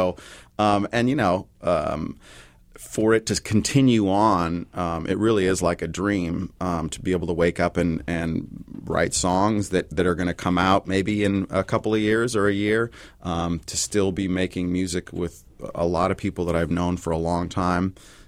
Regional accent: Seattle, Washington, United States; the circumstance of growing up in Seattle and just being around an artistic scene

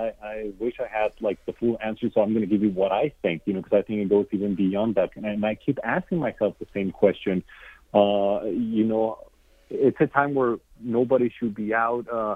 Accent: Mexico; she's from Brazil, Sully from Guatemala, I'm from Mexico, Catalina from Building One Community is from Colombia. It's we're all immigrants.

